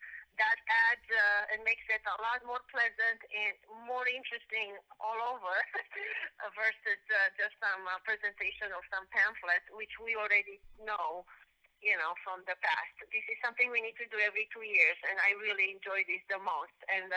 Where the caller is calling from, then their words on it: California, United States; I'm calling again from California